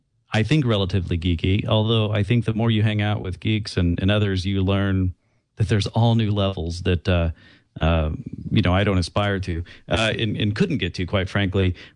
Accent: Austin, Texas, United States; also born or lived in Houston / Ohio; So I'm a Texan. I was born in Houston, grew up in Austin, Houston, and pretty much been in Texas all my life

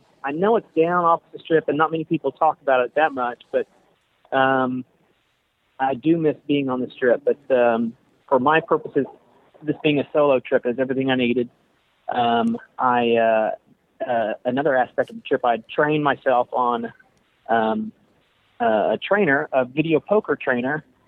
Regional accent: Oklahoma, United States; from Oklahoma.

